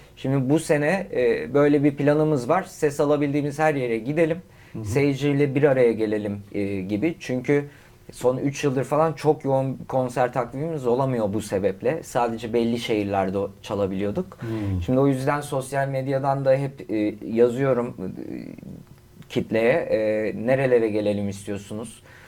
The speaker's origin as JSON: {"language": "Turkish", "region": "Elazığ", "country": "Turkey", "said": "Ben aslen Elazığlıyım ama hanım o taraflı olunca demek ki bende bir hanım köylülük var."}